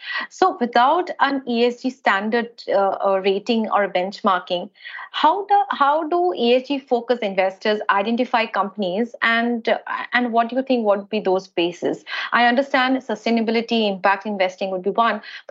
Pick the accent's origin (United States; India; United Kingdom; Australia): India; English is a second language; Now, my question also comes because we as an Indian, India, we are not a developed country.